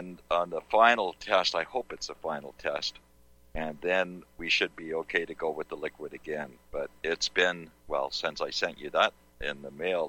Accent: Canada; As a Canadian, it's easy for us to set up in the States.

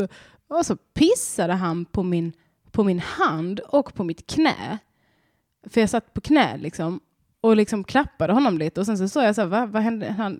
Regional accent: Skåne, Sweden; För jag är från Skåne.

